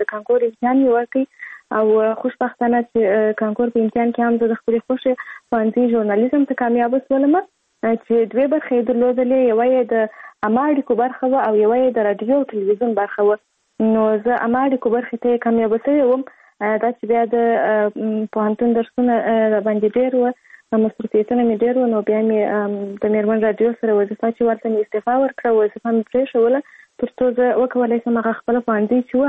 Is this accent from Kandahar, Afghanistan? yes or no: yes; Kandahar, Afghanistan; born there; زه په کندهار ولایت کې زیږیدلې یم او اوس فلالم په کندهار ولایت کې اوسېږم.